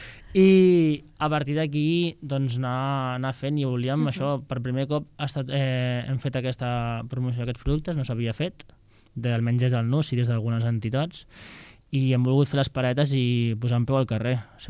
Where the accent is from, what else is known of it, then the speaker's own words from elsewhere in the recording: El Prat de Llobregat, Catalonia, Spain; soc del Prat i el Prat té aquesta festa major.